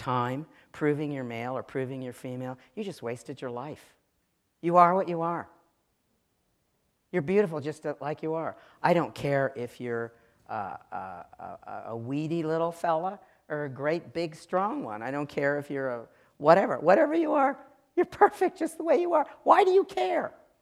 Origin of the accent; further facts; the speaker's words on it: Virginia, United States; Look, I'm from Virginia. I want to have fun.